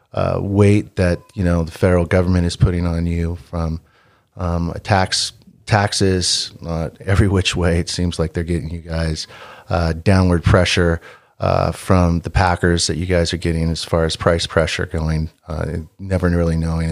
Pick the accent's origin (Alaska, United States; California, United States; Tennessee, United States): California, United States; we're not really big city people, even though we're from Southern California.